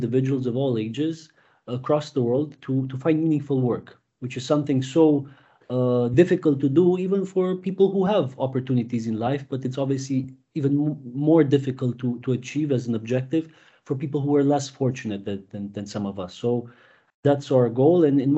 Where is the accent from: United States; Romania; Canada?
Romania; Transylvania; English is a second language; I'm originally from Romania, from a beautiful part of the country called Transylvania